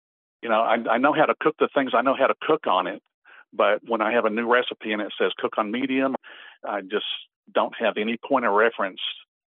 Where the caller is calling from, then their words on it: Texas, United States; Just outside of Dallas, Texas.